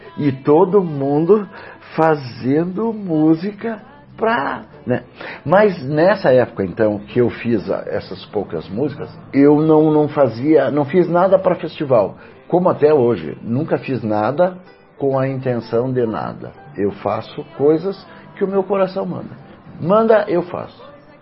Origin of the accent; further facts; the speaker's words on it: Medianeira, Paraná, Brazil; born there; Não, eu nasci em Medianeira.